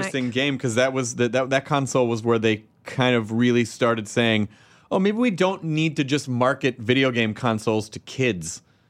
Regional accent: Tennessee, United States; No. Oh. I'm not. Oh. I'm from Tennessee.

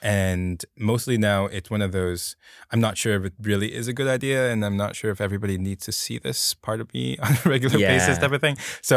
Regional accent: Hong Kong; I'm a city boy from Hong Kong, yeah.

